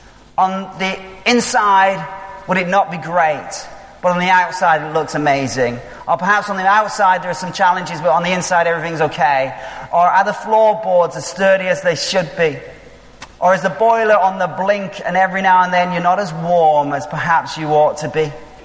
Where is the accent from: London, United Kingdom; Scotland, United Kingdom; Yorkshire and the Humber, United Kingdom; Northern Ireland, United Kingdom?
Yorkshire and the Humber, United Kingdom; Knaresborough; So I grew up in Knaresborough, and we lived at the end of our street was this old derelict house.